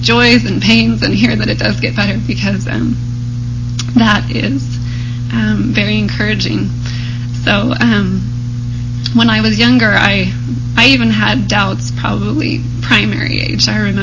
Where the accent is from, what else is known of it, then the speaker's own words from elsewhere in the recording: California, United States; I'm from California, and I'm one of the terrified ones spoken of earlier.